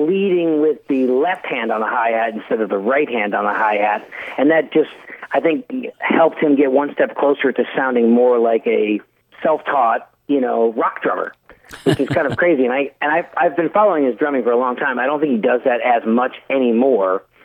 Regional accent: Dallas, Texas, United States; now in Nashville, United States; And I came to Nashville from Dallas, Texas, doing three auditions.

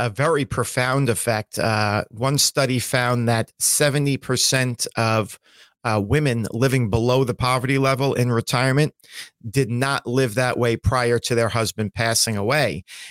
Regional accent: New York, United States; So in my home state of New York here, Social Security is not taxed at all.

